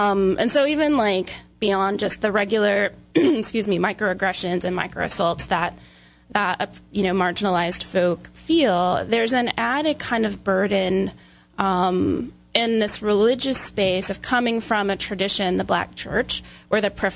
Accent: Oklahoma, United States; I grew up in Oklahoma, which is the buckle of the Bible Belt.

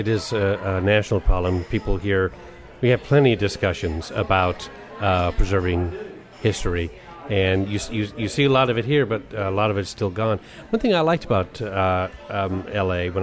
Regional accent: California, United States; now in Charlottesville, United States; I mean, I grew up in California, right?

